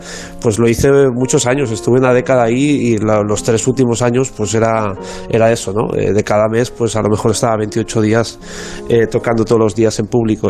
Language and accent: Spanish; Falset, Catalonia, Spain; se lo conté a una persona de la cooperativa de mi pueblo, de Falset